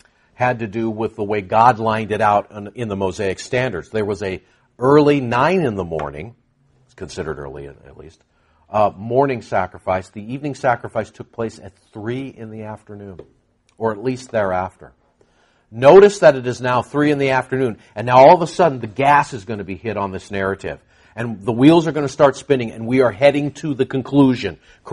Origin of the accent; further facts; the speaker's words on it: California, United States; I'm from California, and it's going into the Pacific, or worse.